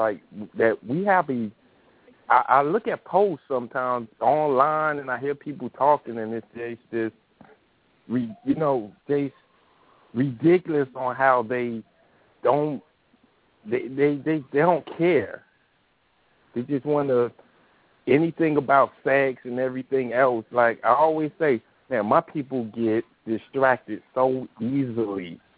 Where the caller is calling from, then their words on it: Miami, Florida, United States; from Miami.